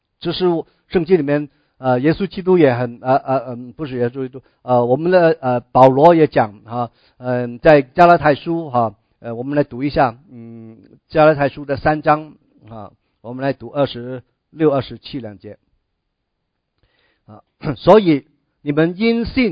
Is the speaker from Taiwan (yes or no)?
no; China; 比如说我们中国人，哎呀，我们中国人常常以我们，哎呀，我们中国人有5000年文化